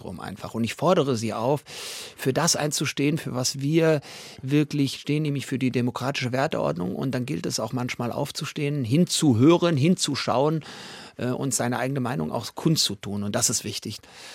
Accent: Frankfurt, Hesse, Germany; mit der Bedrohung bin ich in Frankfurt aufgewachsen, 74 geboren.

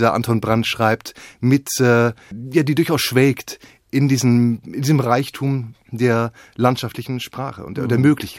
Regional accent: Schleswig-Holstein, Germany; now in Berlin, Germany; Also ich bin selbst aus Schleswig-Holstein, lebe aber in Berlin und war in Rom und so weiter.

